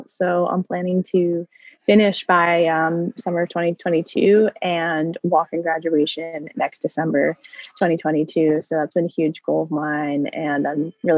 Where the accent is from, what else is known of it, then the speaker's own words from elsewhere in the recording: Westchester, New York, United States; No, I'm from Westchester. I don't know if you're familiar. I'm in New York, but I've been training here since this summer.